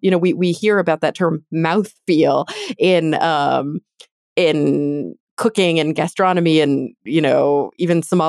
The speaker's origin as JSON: {"language": "English", "region": "Texas", "country": "United States", "tie": "born or raised there", "said": "So I grew up in Texas, mm-hmm. and I didn't think I liked green beans when I was a kid, because I was used to a very Texas way of cooking green beans"}